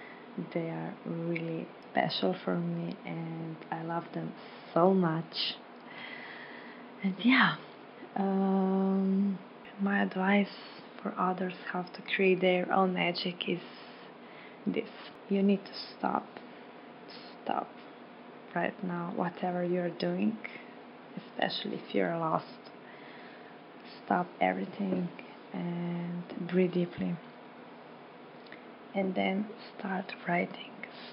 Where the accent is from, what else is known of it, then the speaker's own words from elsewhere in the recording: Slovenia; I am from Slovenia. Slovenia is a very small country in Europe between Italy and Croatia